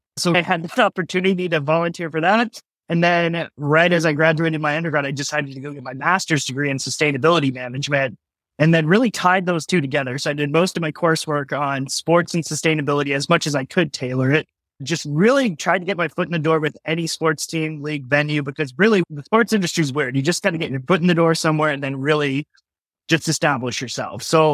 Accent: Colorado, United States; I grew up in Colorado, so huge snowboarder, huge outdoorsy type person.

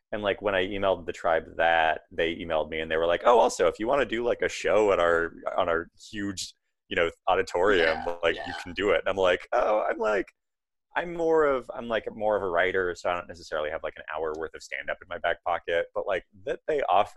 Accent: Tulalip, Washington, United States; Like I'm Cowlitz, but I grew up on the Tulalip Reservation, which is, Cowlitz is like southern Washington. The Tulalip Reservation is like kind of like mid north of Seattle a little bit.

